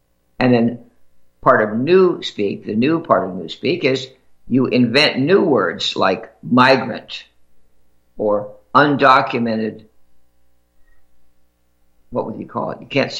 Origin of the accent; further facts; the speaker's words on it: New York City, New York, United States; That kind of hits home to this New Yorker. I was born on Fifth Avenue.